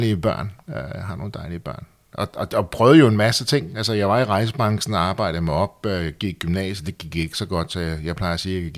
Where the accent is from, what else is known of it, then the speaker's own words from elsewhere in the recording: Copenhagen, Capital Region of Denmark, Denmark; jeg er sådan en rigtig Amager-dreng. der er jo så ikke født, men er opvokset de første 10 år med liv på Torben ved Torv og senere på Amager, og er en dansk mor og en kypriotisk engelsk